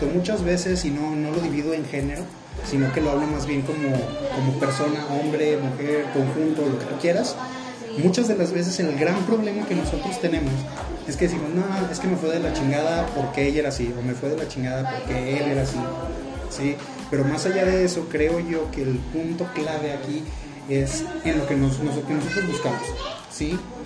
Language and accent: Spanish; Aguascalientes, Mexico; estamos en una locación de aquí de Aguascalientes. Somos de Aguascalientes, 100% hidrocálidos